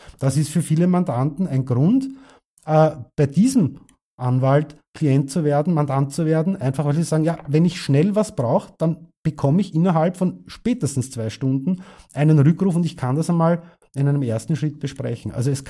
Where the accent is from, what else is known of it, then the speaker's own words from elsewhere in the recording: Klosterneuburg, Lower Austria, Austria; Ein Orthopäde zum Beispiel in Klosterneuburg, meiner Heimatstadt